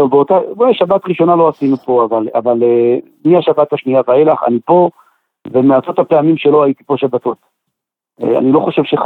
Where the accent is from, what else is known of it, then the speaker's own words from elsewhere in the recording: Rehovot, Central District, Israel; גם בתור ילד גדלתי ברחובות שסך הכל יש שם קהילה חרדית מאוד גדולה